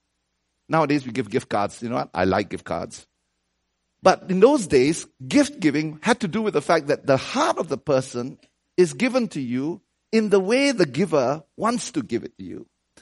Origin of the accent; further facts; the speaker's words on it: Malaysia; When I was growing up in Malaysia, I remember Christmas was a time